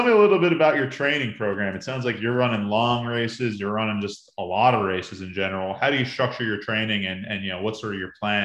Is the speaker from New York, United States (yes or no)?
yes; New York, United States; It was my first. I'm from New York, so I get it.